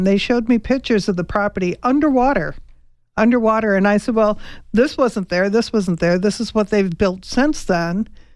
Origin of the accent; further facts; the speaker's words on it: Chicago, Illinois, United States; I'm from Chicago.